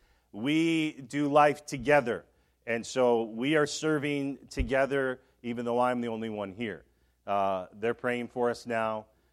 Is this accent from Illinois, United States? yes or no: yes; Chicago, Illinois, United States; I grew up in Chicago.